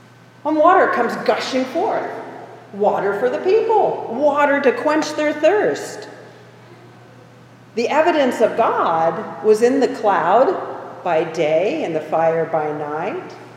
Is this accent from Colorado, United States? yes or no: yes; Denver, Colorado, United States; I grew up in Denver, and you could see them out over the plains, tall, towering structures.